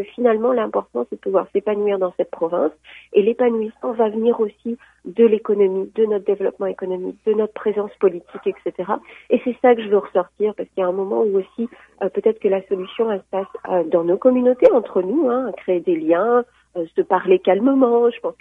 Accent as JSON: {"language": "French", "country": "Algeria", "said": "je suis algérienne, francophone, enfin française, c'est un mélange, je ne sais même pas comment me définir, mais ce que je sais, c'est que j'habite ici depuis 10 ans, presque 10 ans, d'ailleurs à la fin du mois d'octobre"}